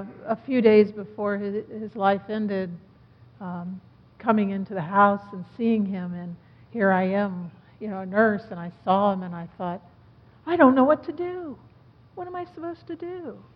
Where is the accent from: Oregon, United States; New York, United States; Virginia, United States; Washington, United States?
Virginia, United States; Norfolk; I grew up down in Norfolk